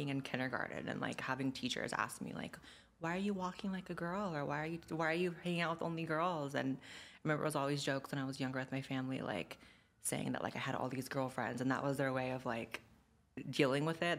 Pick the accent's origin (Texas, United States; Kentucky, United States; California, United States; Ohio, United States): California, United States; Chico; I'm from Northern California, so I've lived in Cali my whole life, but moved here like 2 years ago.